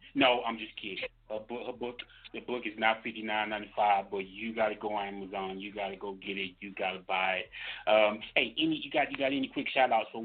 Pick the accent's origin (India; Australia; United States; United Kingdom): United States; Mississippi; I grew up down in Mississippi, so I'm sure I got God different from the way you got God in Florida